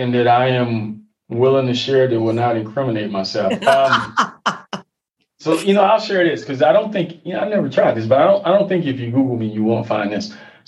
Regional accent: Jewett, Texas, United States; I'm native Texan, but I am a country boy.

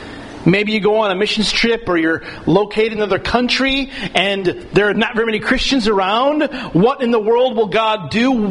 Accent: Midwest, United States; I remember growing up in the Midwest

